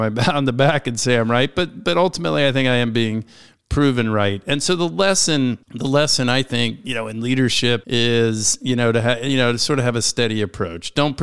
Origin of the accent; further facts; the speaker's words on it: Washington, District of Columbia, United States; This is my hometown, born and raised in Washington, D.C. and the surrounds.